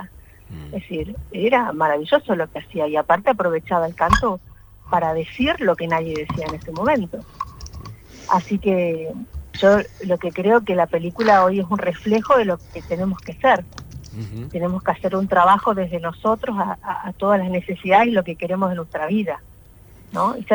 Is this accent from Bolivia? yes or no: no; Cutral Có, Neuquén, Argentina; quería encontrarme de nuevo con mi origen. Yo soy de Cutralcó y necesitaba reencontrarme y saber que yo desde acá podía contar historias.